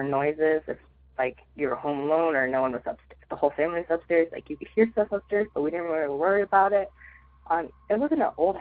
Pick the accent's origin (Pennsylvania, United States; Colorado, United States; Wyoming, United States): Colorado, United States; Denver; I'm from Denver, Colorado, and I have a story.